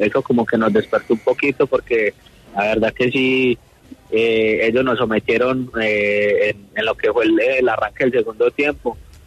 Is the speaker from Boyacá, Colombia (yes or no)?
no; Medellín, Antioquia, Colombia; Yo soy de Medellín, paisa.